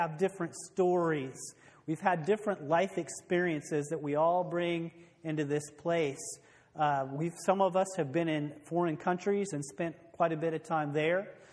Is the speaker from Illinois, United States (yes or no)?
yes; Illinois, United States; As a kid growing up in Central Illinois, I loved Michael Jordan.